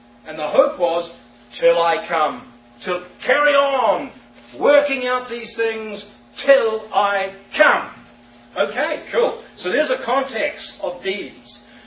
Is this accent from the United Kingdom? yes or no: no; New Zealand; accent: New Zealand; now in United States; See, I come from New Zealand. That's the twang. I come from New Zealand.